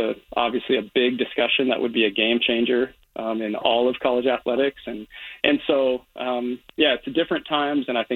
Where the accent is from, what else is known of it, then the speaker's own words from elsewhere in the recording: Portland, Oregon, United States; And then I grew up in Portland.